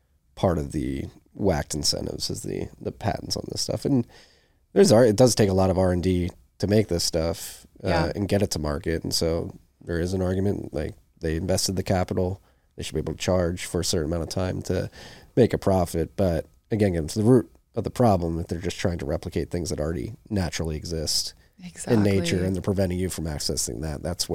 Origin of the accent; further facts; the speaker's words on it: Philadelphia, Pennsylvania, United States; I'm from Philadelphia. Originally, I was home last weekend for a wedding